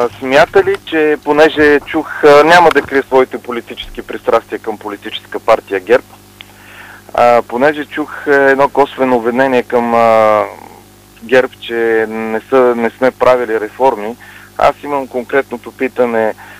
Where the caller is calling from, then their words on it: Plovdiv, Plovdiv Province, Bulgaria; от Пловдив съм. Слушам с интерес разговора.